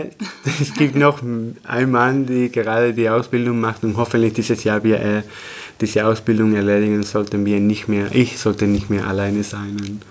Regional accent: Tenerife, Canary Islands, Spain; German is a second language; moved away; Ich komme aus Teneriffa, das war eine kleine Insel, wo ich wenige Möglichkeiten zu entwickeln hatte.

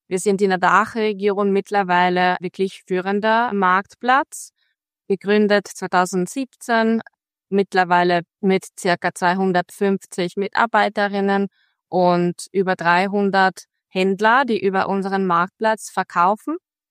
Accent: Marche, Italy; Ich komme aus Mittelitalien. Die Region ist aus Tourismusebene im Ausland weniger bekannt. Es heißt die Marken, ist aber eigentlich gleich so schön oder schöner wie andere Regionen Mittelitaliens.

